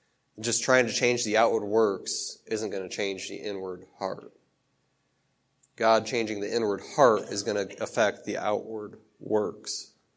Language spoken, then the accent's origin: English; Michigan, United States; moved away; I relocated here from Michigan, but I came from a small town in Michigan.